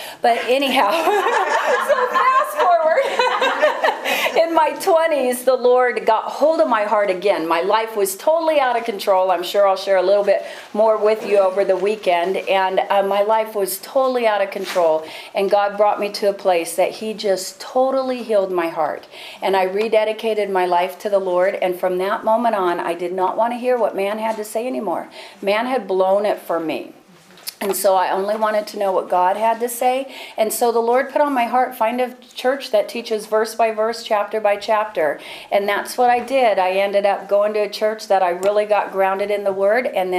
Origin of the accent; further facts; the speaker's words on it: Seal Beach, California, United States; I grew up in Seal Beach, and one day I was riding my bike around Seal Beach